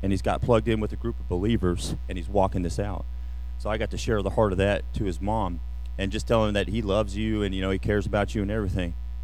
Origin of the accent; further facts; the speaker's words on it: Kansas City, Missouri, United States; hey, you know, we're from Kansas City